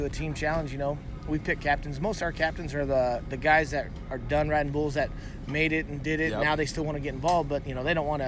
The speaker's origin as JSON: {"language": "English", "region": "Arizona", "country": "United States", "said": "When I was rodeoing and I moved up to the Northwest, I'm from Arizona, and I thought, man, everywhere in Arizona you can rodeo year round"}